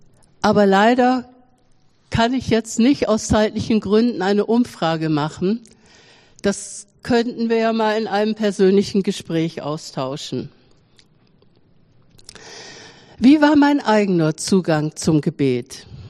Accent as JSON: {"language": "German", "region": "Bremen", "country": "Germany", "tie": "born or raised there", "said": "in meiner Heimatstadt Bremen."}